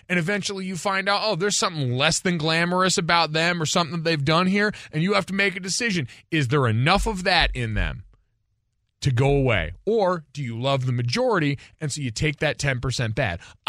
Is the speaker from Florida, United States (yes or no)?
no; Arizona, United States; I did spend a number of my years, my life growing up in Arizona when I was a kid.